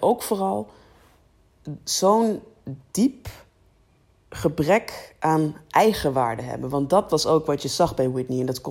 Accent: Vianen, Utrecht, Netherlands; Had je de Soundmix Show in Vianen, waar ik ben opgegroeid.

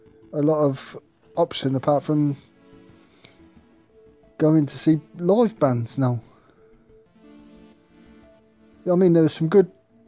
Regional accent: United Kingdom; It's annoying, really, because I'm from Great Britain, United Kingdom.

